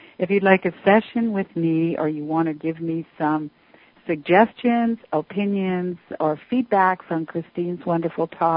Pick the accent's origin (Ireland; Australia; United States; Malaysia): United States; Richmond; I graduated from Richmond High School.